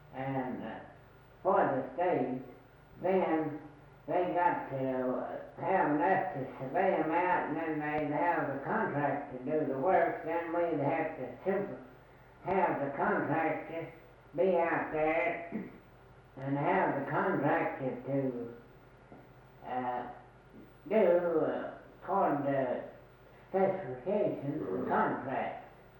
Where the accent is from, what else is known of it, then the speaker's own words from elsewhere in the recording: United States; Well, I was born 1 mile north of where I now live. And I'm 90, I was born in 93. And December the 23rd, 1893. And I've lived around here all of my life, practically.